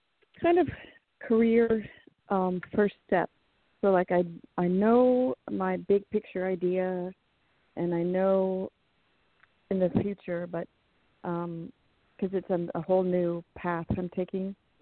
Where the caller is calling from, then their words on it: San Francisco, California, United States; in California in San Francisco we talked about before.